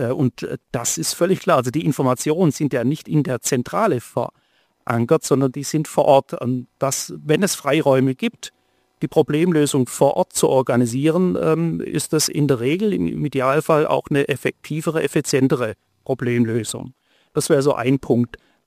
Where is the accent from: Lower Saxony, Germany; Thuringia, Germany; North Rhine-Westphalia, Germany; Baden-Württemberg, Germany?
Baden-Württemberg, Germany; Tübingen; ich komme ja aus Tübingen.